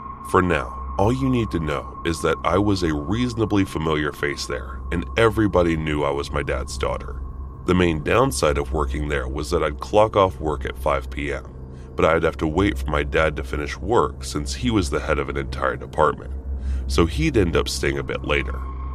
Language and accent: English; United Kingdom; I'm British